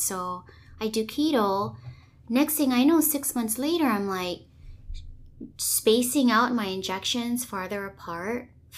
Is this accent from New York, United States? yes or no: no; Hawaii, United States; So, local girl, born and raised in Hawaii.